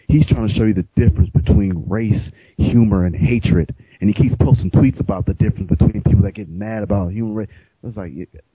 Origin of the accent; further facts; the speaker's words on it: Compton, California, United States; But then growing up in Compton, you know, you see black people around